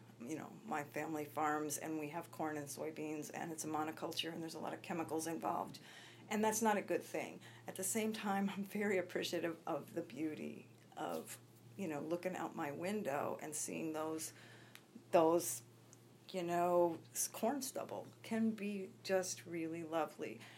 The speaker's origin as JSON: {"language": "English", "region": "Midwest", "country": "United States", "said": "You know, I'm from the Midwest for many generations, and I find as I get older, I sort of embody some of that Midwestern stoicism"}